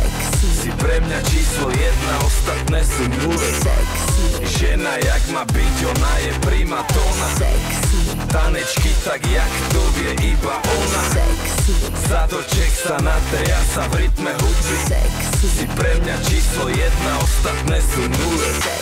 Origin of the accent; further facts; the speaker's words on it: Spiš, Slovakia; No ja som z tvrdého Spíša, zo srdca Spíša.